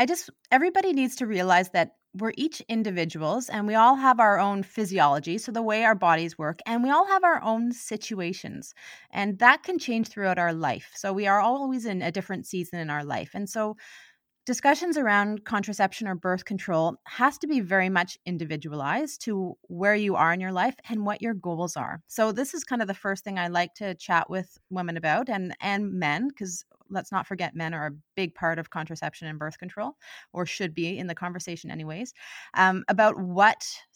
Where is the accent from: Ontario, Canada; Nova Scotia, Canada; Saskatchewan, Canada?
Ontario, Canada; Ottawa; And I am originally from Ottawa, in fact